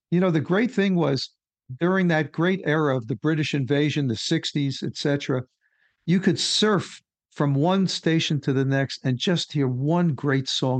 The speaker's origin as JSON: {"language": "English", "town": "New York City", "region": "New York", "country": "United States", "said": "Another Queens boy. See, this is why I liked you immediately. Okay? I'm from Queens myself."}